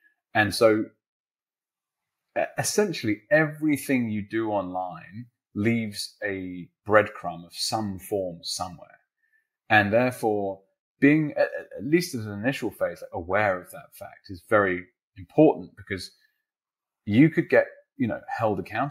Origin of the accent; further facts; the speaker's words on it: United Kingdom; back in my home country of the UK